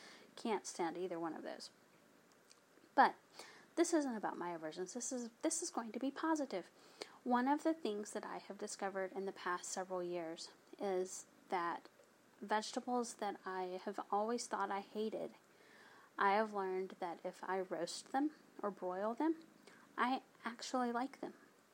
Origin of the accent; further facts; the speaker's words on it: the South, United States; I'm from the South. They're butter beans.